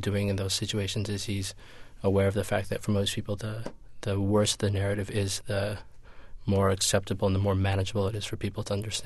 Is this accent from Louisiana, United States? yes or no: no; Peoria, Illinois, United States; For me, the particularities of growing up in Peoria were the things I kind of needed to actually ground and root the novel in my head.